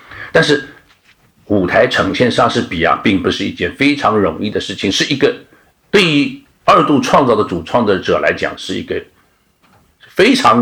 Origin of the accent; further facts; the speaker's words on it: Shanghai, China; 我们上海人